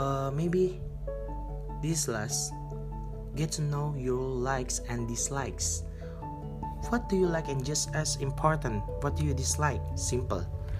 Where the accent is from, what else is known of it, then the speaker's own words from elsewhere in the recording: Indonesia; I'm from Indonesia, and I'm student in Telkom University, and my major is telecommunication.